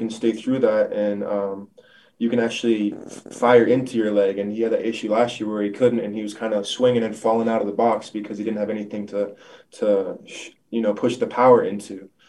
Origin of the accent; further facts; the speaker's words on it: Germany; moved away; And to think, you know, that I came from Germany and you know, I get a little emotional because it's crazy.